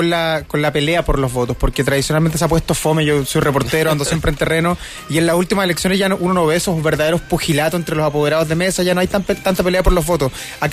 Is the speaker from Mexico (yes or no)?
no; Magallanes and Chilean Antarctica, Chile; Yo soy de Magallanes, además, así que lo he seguido muy, muy al detalle